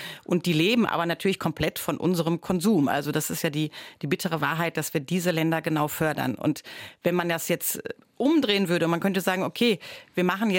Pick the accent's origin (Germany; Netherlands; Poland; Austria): Germany; North Rhine-Westphalia; Ich komme aus dem Ruhrpott.